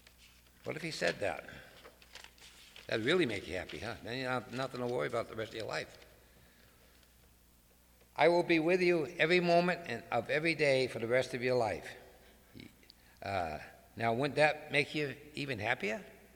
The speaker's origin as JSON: {"language": "English", "region": "Massachusetts", "country": "United States", "accent": "Massachusetts", "said": "everybody's heard me talk long enough that they should be able to understand my Massachusetts accent, okay?"}